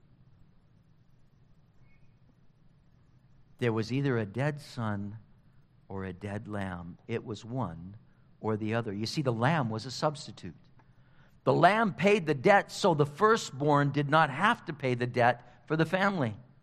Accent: California, United States; I remember guys that picked me up hitchhiking when I was growing up in Orange County

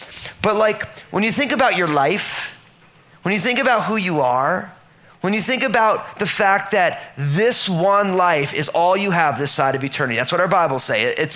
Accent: New Jersey, United States; Because I'm all Italian from New Jersey. So I'm not from Jamaica.

